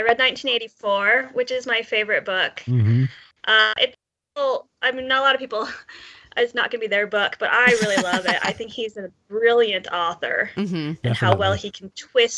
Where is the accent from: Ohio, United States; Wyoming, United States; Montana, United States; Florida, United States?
Ohio, United States; Cedarville; Yes, I'm born and raised in Cedarville. Well, there's no hospital, so I wasn't born in Cedarville, but I grew up in Cedarville